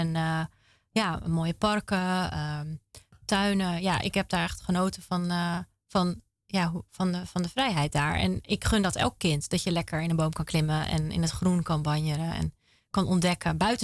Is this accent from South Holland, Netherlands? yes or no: no; Zaandam, North Holland, Netherlands; In Zaandam.